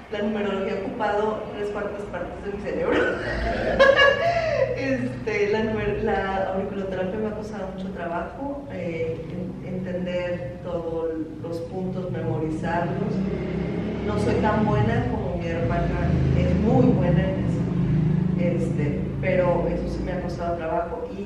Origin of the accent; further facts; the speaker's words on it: Mexico City, Mexico; born there; now in Tijuana, Mexico; nací en Ciudad de México, ¿desde cuánto tiempo estás acá? Y llevo aquí 35 años.